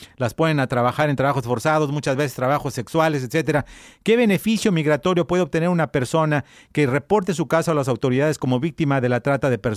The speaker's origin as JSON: {"language": "Spanish", "country": "Mexico", "said": "me llena de orgullo, además, como mexicano"}